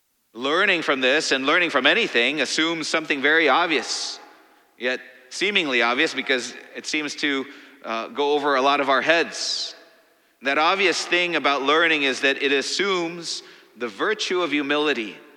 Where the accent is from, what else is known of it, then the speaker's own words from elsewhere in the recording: Missouri, United States; The violence in my home state of Missouri claimed the life of another Black man